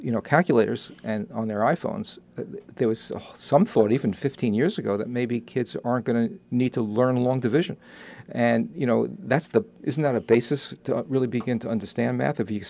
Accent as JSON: {"language": "English", "region": "New York", "country": "United States", "accent": "New York", "lives_now": "Santa Barbara, United States", "said": "I got rid of my New York accent, luckily, after 19 years. See, I speak with a California accent now"}